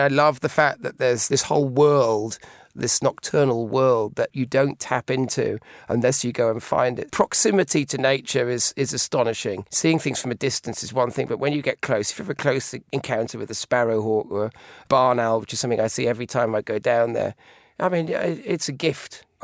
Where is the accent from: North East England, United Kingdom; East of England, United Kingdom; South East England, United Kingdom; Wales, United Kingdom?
Wales, United Kingdom; where I was brought up in Wales. The sort of 45 degree trees blasted by sort of Atlantic gales.